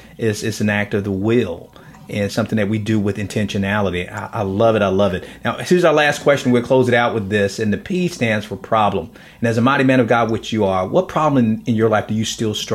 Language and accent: English; Miami, Florida, United States; blessing a homeboy from Miami. Because it's funny, people think, they hear all these stories I tell about growing up in Liberty City